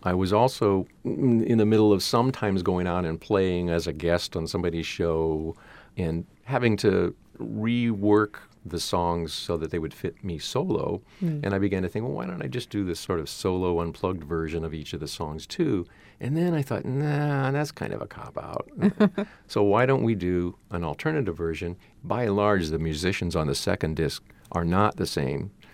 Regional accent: Akron, Ohio, United States; Yeah, I grew up in an Akron that doesn't really exist anymore because the expressway came through when I was a very young kid and took our neighborhood.

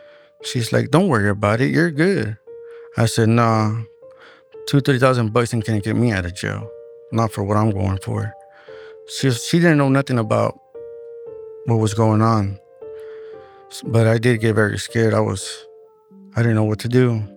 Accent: Winton, California, United States; moved away; also born or lived in Merced; I was born in Merced, raised in Winton. Winton's a little town, it's a bunch of woods, like almond fields, peach fields, sweet potato fields.

